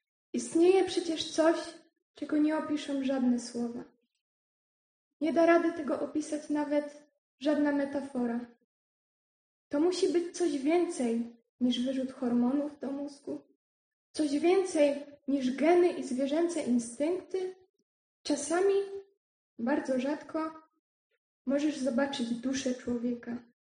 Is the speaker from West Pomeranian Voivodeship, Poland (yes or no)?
no; Kalety, Silesian Voivodeship, Poland; przyjechałam z Kalet w województwie śląskim.